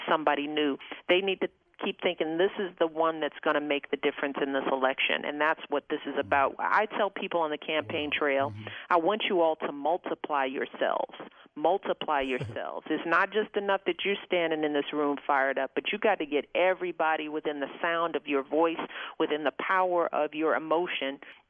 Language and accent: English; Illinois, United States; places like California, New York, Illinois even, my hometown.